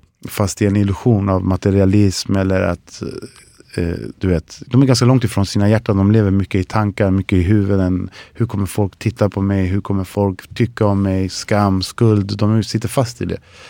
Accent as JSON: {"language": "Swedish", "region": "southern Chile", "country": "Chile", "second_language": "Swedish", "lives_now": "Sweden", "said": "Jag kommer från södra Chile, så vi har massa träd."}